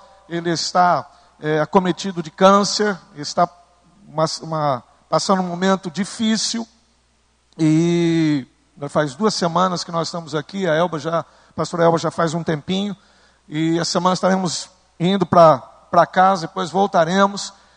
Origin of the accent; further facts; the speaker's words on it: Sorocaba, São Paulo, Brazil; born there; Sorocaba, a cidade onde nós nascemos